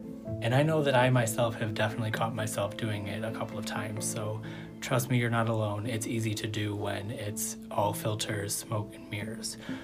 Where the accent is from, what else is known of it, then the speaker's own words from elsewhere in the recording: Buffalo, New York, United States; My name is … I'm from Buffalo, New York. I've lived many places, seen a lot of faces.